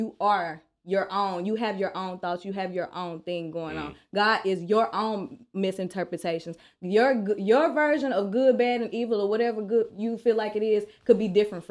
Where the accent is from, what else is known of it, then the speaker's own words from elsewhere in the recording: Arkansas, United States; He from Louisiana, I'm from Arkansas. That's how we say music.